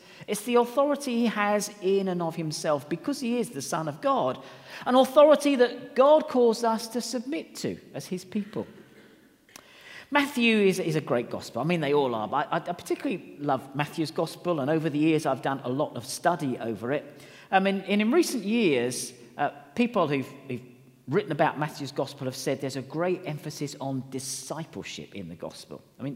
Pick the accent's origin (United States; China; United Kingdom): United Kingdom; England; You know what we do when we're English, and we shout at people as well.